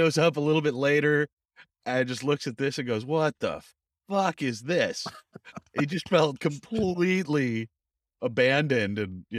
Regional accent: San Jose, California, United States; I was excited to go down to San Jose because I grew up in San Jose.

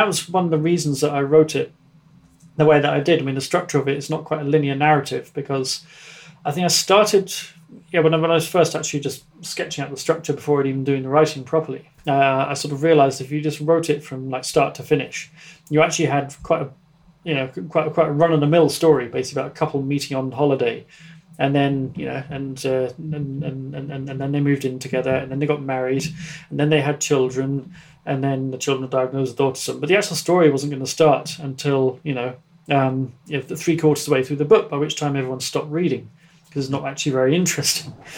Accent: Norwich, East of England, United Kingdom; Growing up in Norwich is a very nice place to grow up, certainly as a child. It's very safe. It's a small, compact city.

